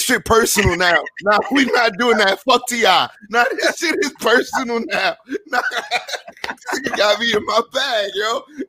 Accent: New York, United States; now in North Carolina, United States; I'm from New York. That's where I'm from.

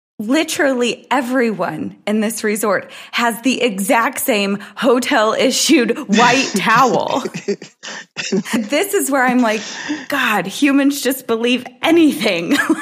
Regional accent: United States; And I, being the American that I am, had actually never heard of the islands before that.

